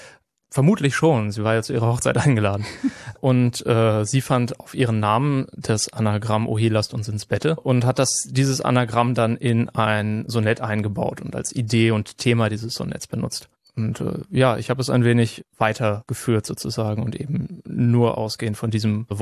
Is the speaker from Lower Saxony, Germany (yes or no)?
yes; Nienburg, Lower Saxony, Germany; Ich bin in Nienburg an der Weser aufgewachsen. Eine Stadt in Niedersachsen, die etwa halb so klein ist wie Greifswald.